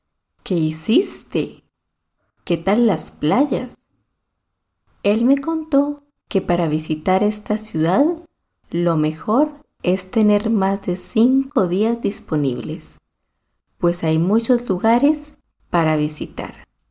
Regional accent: Colombia; Si estás espacialmente ubicado en Colombia, voy a lanzarte esta pregunta. ¿Qué país, inmenso en extensión selvática y fronterizo con mi país, tiene una de las mejores playas?

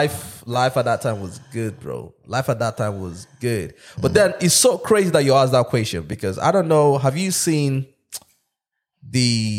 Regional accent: Nigeria; I remember growing up in Nigeria

